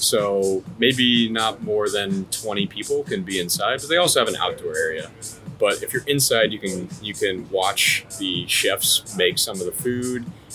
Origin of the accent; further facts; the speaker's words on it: Chicago, Illinois, United States; I'm from Chicago. I've been to a number of places around the world